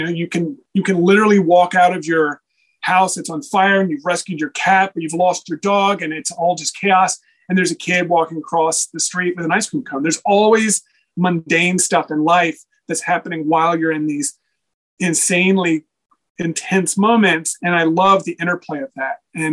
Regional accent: Texas, United States; Well, I grew up in Texas in a very non-art environment.

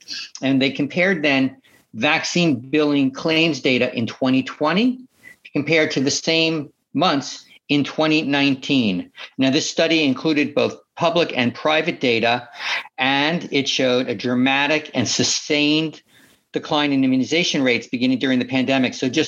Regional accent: Fort Bragg, North Carolina, United States; born there; I was born in North Carolina. I'm not sure you can hear it in my accent, but I love your state. It's where I was born. My father was in the service, and so I'm an Army brat in North Carolina.

